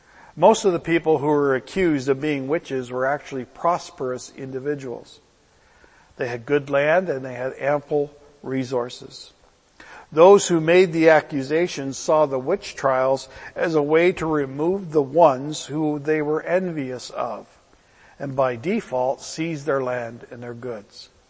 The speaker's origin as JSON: {"language": "English", "town": "Brantford", "region": "Ontario", "country": "Canada", "tie": "born or raised there", "said": "I remember years ago there was a man in Brantford, my hometown, who won a sizable lottery winning."}